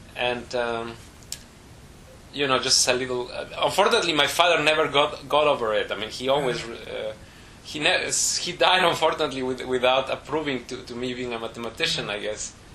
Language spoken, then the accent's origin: English; Mexico City, Mexico; I was born and raised in Mexico. Mm-hmm. I grew up in Mexico City. It's a huge monster of a city.